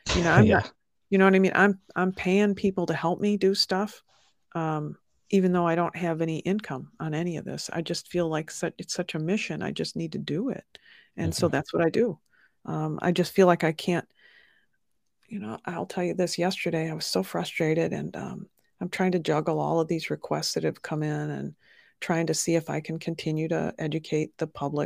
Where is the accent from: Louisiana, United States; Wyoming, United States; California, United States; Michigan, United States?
Michigan, United States; Detroit; born there; You know, I was born in Detroit, and Oxford High School in Oakland County is north of Detroit.